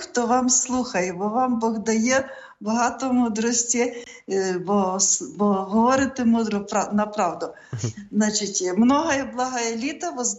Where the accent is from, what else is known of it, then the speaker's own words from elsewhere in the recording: Stoianiv, Lviv Oblast, Ukraine; Народилася в селі Стоянові Радехівського району.